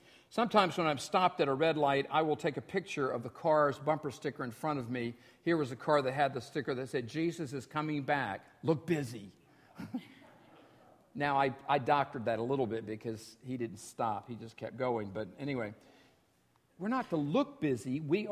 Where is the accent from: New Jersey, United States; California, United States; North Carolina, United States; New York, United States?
North Carolina, United States; The church I grew up in North Carolina got split right down the middle over a theological issue that was not an essential.